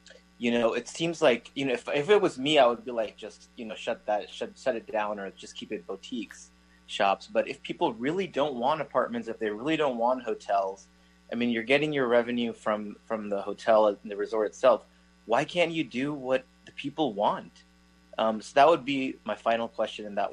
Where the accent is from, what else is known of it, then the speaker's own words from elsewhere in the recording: Tucson, Arizona, United States; born there; because I was born in Tucson myself